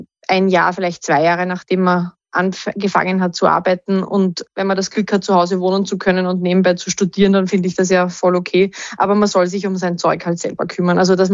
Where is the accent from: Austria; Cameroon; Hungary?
Austria; Sitzenberg-Reidling, Lower Austria; und ich komme aus Sitzenberg-Reitling.